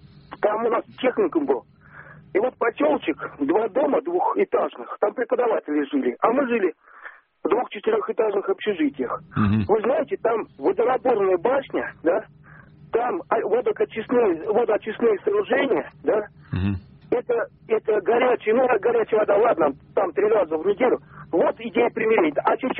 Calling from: Samara, Samara Oblast, Russia; из Самары.

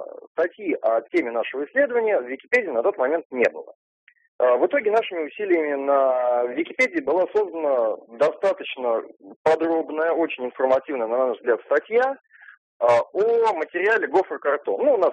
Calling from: Samara, Samara Oblast, Russia; я из Самары.

